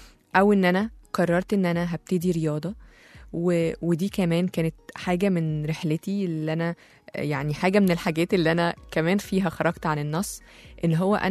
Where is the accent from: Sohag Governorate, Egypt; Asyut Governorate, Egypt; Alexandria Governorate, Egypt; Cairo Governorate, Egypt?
Alexandria Governorate, Egypt; Alexandria; هنزل أمشي على البحر شوية بما إني اسكندرانية يعني